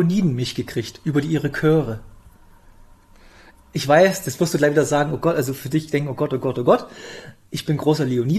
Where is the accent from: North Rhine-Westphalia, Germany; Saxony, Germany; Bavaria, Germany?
Saxony, Germany; Bautzen; ich komme hier aus Bautzen